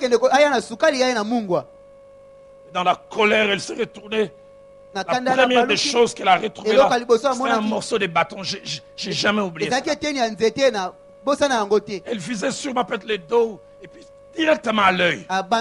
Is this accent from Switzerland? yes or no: yes; Lausanne, Vaud, Switzerland; Dans le quartier où j'ai grandi à Lausanne